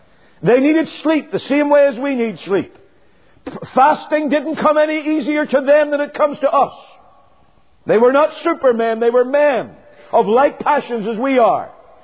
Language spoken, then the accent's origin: English; United Kingdom; moved away; I look back to the United Kingdom, my home country. It's in a mess.